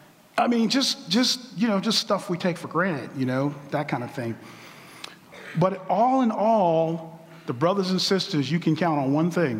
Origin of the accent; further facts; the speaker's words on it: United States; Look, I'm American, I get it.